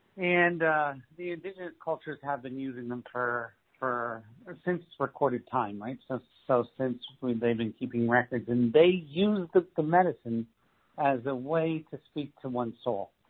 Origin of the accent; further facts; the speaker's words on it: Scranton, Pennsylvania, United States; born there; I was born in Scranton, Pennsylvania, and I was born in a family that was rough. We're Irish, Italian, and Catholic